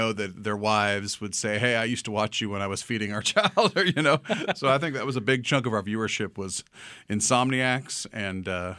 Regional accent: Oklahoma City, Oklahoma, United States; I wanted to end up at some point back in my hometown of Oklahoma City.

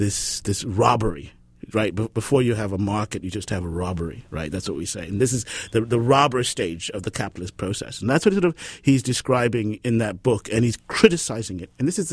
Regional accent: Zimbabwe; Now, I was raised in Zimbabwe, and the geography is savanna. It's grassland, right?

